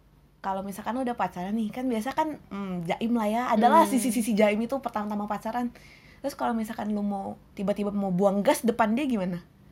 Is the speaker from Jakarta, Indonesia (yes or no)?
yes; Jakarta, Indonesia; basic gue, background gue adalah anak Jakarta gitu loh